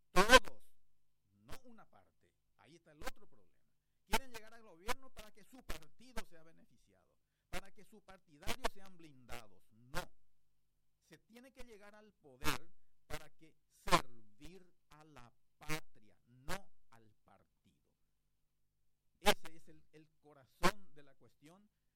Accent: Paraguay; Todos somos paraguayos.

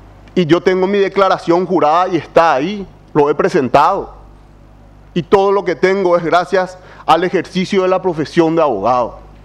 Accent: Alto Paraná, Paraguay; Dicen que di protección, yo soy del Alto Paraná, allá otra familia maneja el poder

